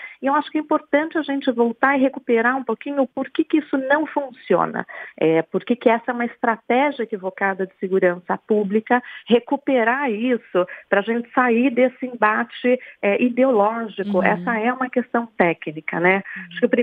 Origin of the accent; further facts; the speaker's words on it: São Paulo, Brazil; now in Rio de Janeiro, Brazil; Eu que venho de São Paulo observando essa condição no Rio de Janeiro